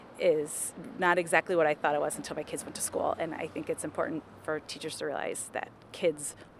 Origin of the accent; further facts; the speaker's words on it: Wayne, Michigan, United States; I'm from Wayne, Michigan. The most important issues to me as a Michigan voter are education.